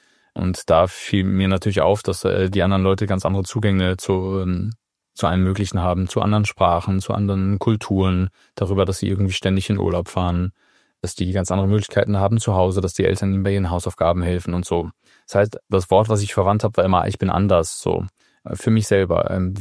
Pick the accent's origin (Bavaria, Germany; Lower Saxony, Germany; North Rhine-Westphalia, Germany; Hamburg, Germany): Hamburg, Germany; Also ich komme aus Hamburg. Hamburg-Altona ist ein Stadtteil, der sehr zentral liegt, der vielleicht ganz bisschen so Ähnlichkeiten hat zu Kreuzberg irgendwie in Berlin. Also hohen Migrationsanteil, hohe SGB-II-Quote.